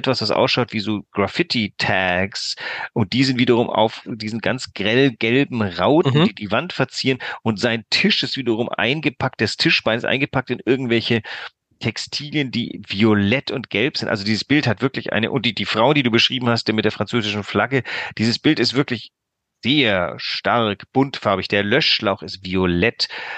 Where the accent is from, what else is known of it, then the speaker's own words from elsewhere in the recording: West Germany, Germany; also ich als Zeitungsleser und als Wessi